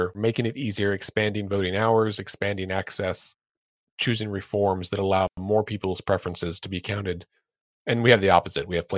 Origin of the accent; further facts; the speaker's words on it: Oklahoma, United States; And in some states, like my home state of Oklahoma, we have a huge chunk of elections that are decided in the primary